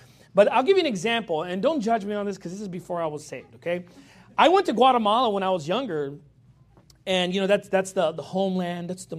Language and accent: English; United States; But just in general, obviously, I'm an American, and I think we should be Americans when we come here, amen?